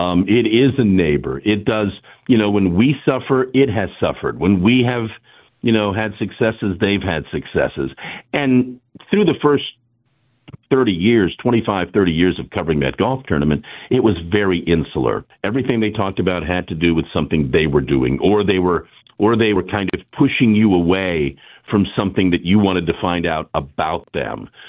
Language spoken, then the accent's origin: English; Norfolk, Virginia, United States; They put a radio station in a mall in my hometown of Norfolk, Virginia, and I watched those guys play records and intro records